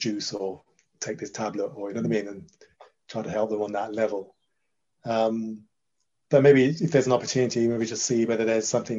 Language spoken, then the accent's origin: English; Jamaica; I come from Jamaica